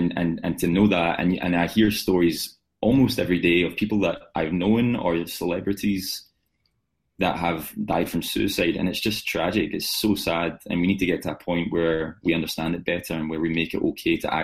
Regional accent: Scotland, United Kingdom; I'm from the West of Scotland, and the West of Scotland mentality is very much the stiff upper lip kind of thing.

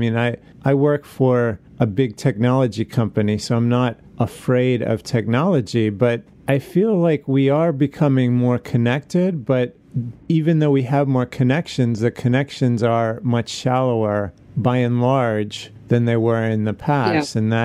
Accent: New York, United States; born there; Oh, of course not. I mean, I'm from New York. I was born there, so it would be hard for me to embrace that kind of message.

